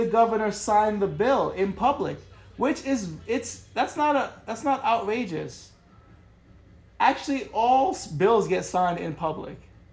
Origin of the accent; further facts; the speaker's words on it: Brooklyn, New York, United States; Growing up in Brooklyn, I kind of got a sense of the vibe of the communities, what they value